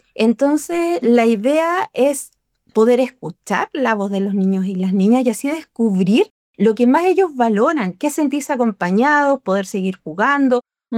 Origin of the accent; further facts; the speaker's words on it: Chile; Soy chilena. Vivo acá en el norte de Chile.